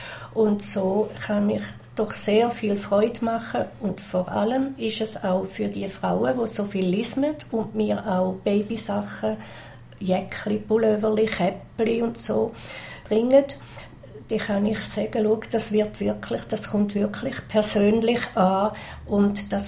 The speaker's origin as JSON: {"language": "German", "region": "Thurgau", "country": "Switzerland", "moved": "yes", "lives_now": "Beatenberg, Switzerland", "said": "Viel Grüße aus dem Beoland. Ich wohne seit 11 Jahren in Beatenberg. Man hört es, ich komme aus Mostindien. Das ist Kanton Thurgau."}